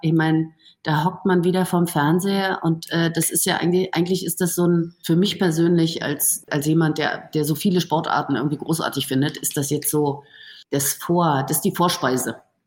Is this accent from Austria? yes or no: no; Germany; bin Fußballtrainer und vielleicht auch im Moment nicht in Deutschland, aber ich bin dabei und ich bin Deutscher und ich mache da mit.